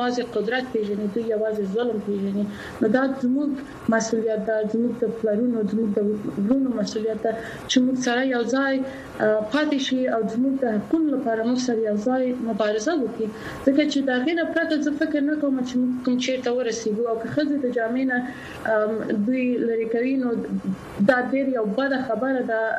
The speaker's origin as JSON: {"language": "Pashto", "region": "Kabul", "country": "Afghanistan", "tie": "born or raised there", "also_born_or_lived": "Pakistan", "said": "زه پنځه کاله په پاکستان کې اوسېدلی یم کله چې طالبان راغلل افغانستان ته اولې دورې کې زما کورنۍ پاکستان ته لاړل"}